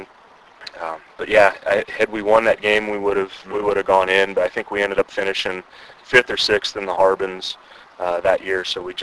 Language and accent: English; Cincinnati, Ohio, United States; I grew up in Price Hill until I was about 12, and then we moved over here.